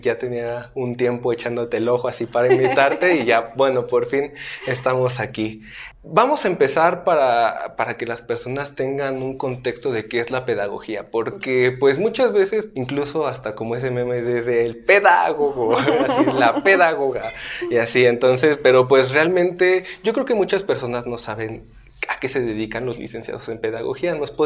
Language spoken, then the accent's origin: Spanish; Mexico; y por supuesto en mi país, México.